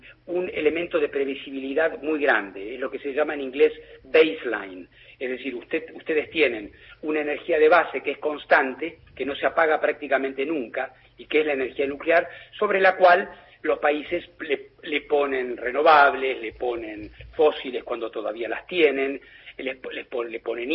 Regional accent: Argentina; soy argentino y bien argentino

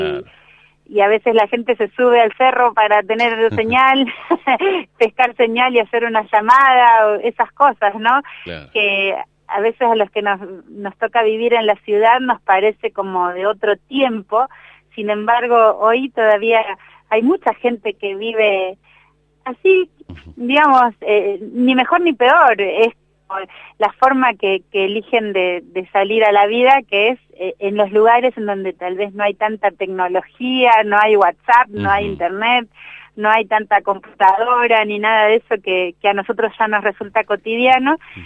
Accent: Bahía Blanca, Buenos Aires Province, Argentina; born there; now in Chubut, Argentina; Yo nací en Bahía Blanca y hace ya 18 años que vivo en Chubut, casi 19, y realmente este siento que es mi lugar en el mundo

